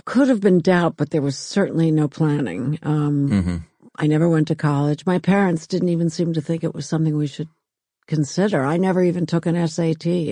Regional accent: New York City, New York, United States; The Upper East Side. We lived in a brownstone on 89th between York and East End.

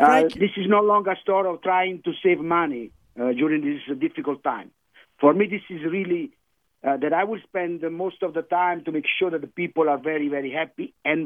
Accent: Campania, Italy; But I'm from the Amalfi Coast, I wanted to remind you, and our chef is from Tuscany.

